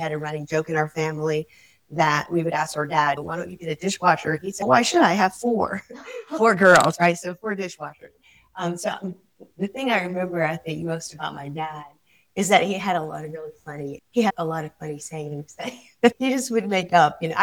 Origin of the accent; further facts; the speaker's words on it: Aiken, South Carolina, United States; born there; I was born in Aiken, South Carolina. My birthday is December the 20th, 1950.